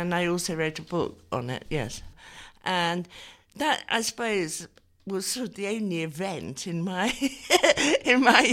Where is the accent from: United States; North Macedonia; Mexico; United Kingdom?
United Kingdom; Twickenham, London; I grew up in Twickenham.